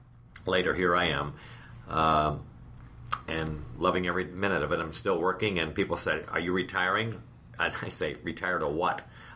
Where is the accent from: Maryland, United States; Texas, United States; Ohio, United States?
Ohio, United States; Toledo; born there; I was born in Toledo, Ohio, and I started my career in retailing with Macy's